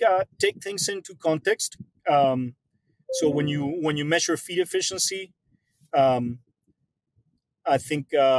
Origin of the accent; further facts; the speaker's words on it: Argentina; English is a second language; You know, obviously I'm from Argentina